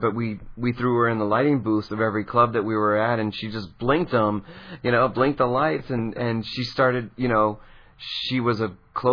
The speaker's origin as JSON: {"language": "English", "region": "Michigan", "country": "United States", "said": "I'm from Michigan. I'm a pretty conservative person."}